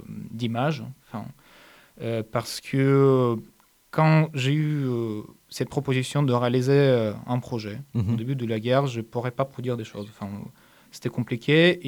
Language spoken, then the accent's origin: French; Ukraine; Non, je suis ukrainien.